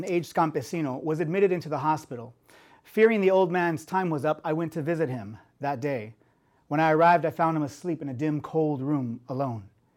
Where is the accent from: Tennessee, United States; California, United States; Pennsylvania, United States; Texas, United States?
California, United States; Fresno; also born or lived in Visalia; My parents were migrant farm workers. I grew up in Fresno, California. I grew up in Tulare County, also in the town of Visalia, California.